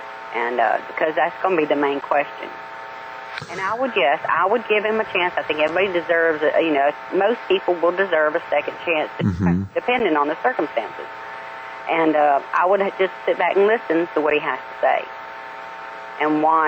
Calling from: Mississippi, United States; from Mississippi.

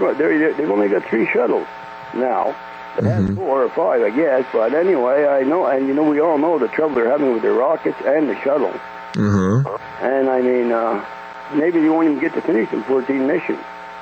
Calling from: Quebec, Canada; again from Quebec.

